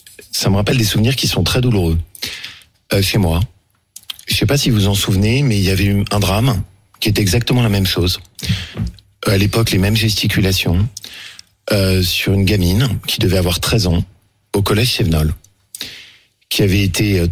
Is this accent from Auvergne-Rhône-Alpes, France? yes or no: yes; Le Chambon-sur-Lignon, Auvergne-Rhône-Alpes, France; chez moi en Haute-Loire, au Chambon-sur-Lignon.